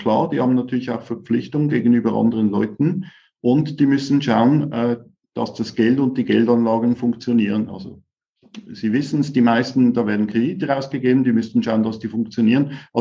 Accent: Switzerland; moved away as an adult; now in Germany; Also ich bin in der Bank groß geworden, wie fast jeder zweite Schweizer. Mich hat es dann irgendwann mal nach Deutschland gezogen

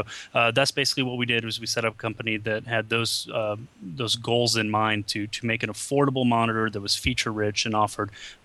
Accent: Flanders, Belgium; Yeah, I'm Belgian, and we're from the Flemish speaking part.

